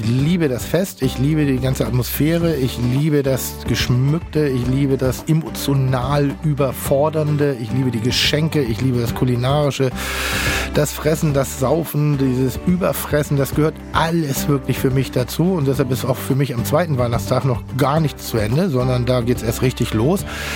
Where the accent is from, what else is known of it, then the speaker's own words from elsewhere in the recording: Schleswig-Holstein, Germany; now in Hamburg, Germany; Grundsätzlich ist meine Heimat Norddeutschland. Ich bin in Schleswig-Holstein geboren und groß geworden und bin dann nach Hamburg gezogen und ich bin, glaube ich, auch eine gesunde Mischung aus beiden.